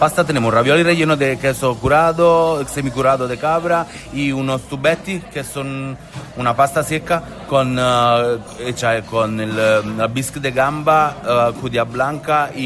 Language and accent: Spanish; Naples, Campania, Italy; yo vengo de una tierra que es un paraíso. Yo vengo de Nápoles, que por mí, ser de parte, es la ciudad más guapa del mundo.